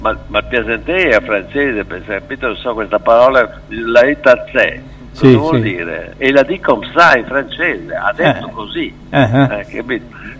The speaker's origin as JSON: {"language": "Italian", "town": "Cremona", "region": "Lombardy", "country": "Italy", "tie": "born there", "said": "sono una rana padana perché sono nato a Cremona, di una famiglia piacentina, quindi avevo una gamba sul Po a sinistra e un'altra sulla destra, e tra l'altro due regioni completamente diverse l'uno dall'altro."}